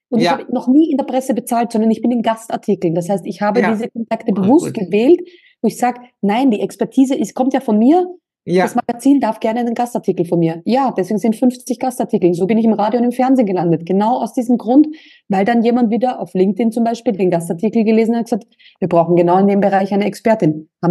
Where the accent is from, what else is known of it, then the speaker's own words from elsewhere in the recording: Austria; accent: Austrian; mit meinem österreichischen Akzent